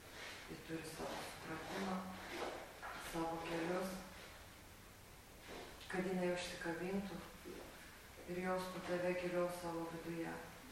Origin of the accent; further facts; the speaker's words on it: Samogitia, Lithuania; Ir kaip tikra žemaitė pasakiau, ne, viskas bus gerai.